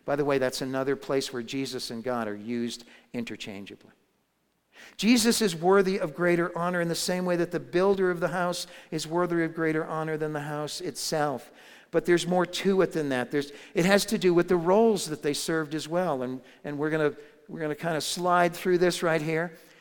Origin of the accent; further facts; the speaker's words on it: Massachusetts, United States; I grew up in Massachusetts and have been there